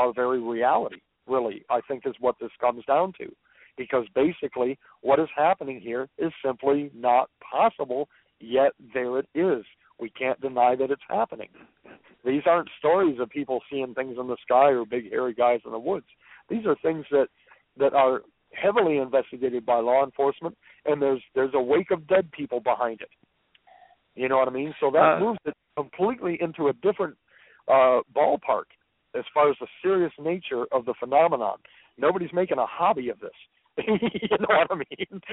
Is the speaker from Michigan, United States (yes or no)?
yes; Michigan, United States; this Michigan case disturbs me greatly because I'm from Michigan. I got a lot of family and friends in Michigan